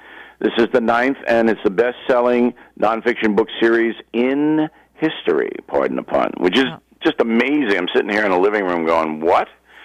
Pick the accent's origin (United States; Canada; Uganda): United States; Levittown, New York; also born or lived in Manhattan; I was born in Manhattan, raised in Levittown, Long Island.